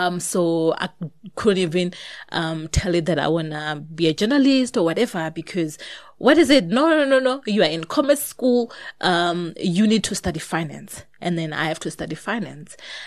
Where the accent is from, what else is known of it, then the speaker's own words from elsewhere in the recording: Limpopo, South Africa; I come from Venda. I don't know anyone who have published.